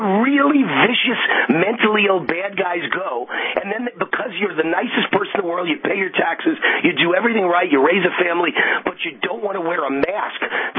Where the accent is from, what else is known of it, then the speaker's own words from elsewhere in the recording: Las Vegas, Nevada, United States; it emanates in Las Vegas, and that's my hometown.